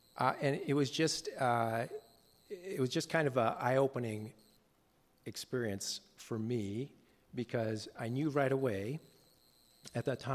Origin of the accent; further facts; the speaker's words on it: Tokyo, Japan; as an international student growing up in Japan, just in Tokyo, there are thousands of these students.